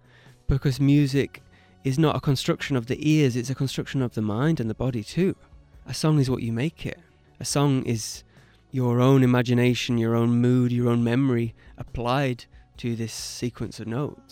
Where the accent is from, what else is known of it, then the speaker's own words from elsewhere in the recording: North West England, United Kingdom; I don't deem myself to be British, really. I'm much more specifically Cumbrian than I am British, you know.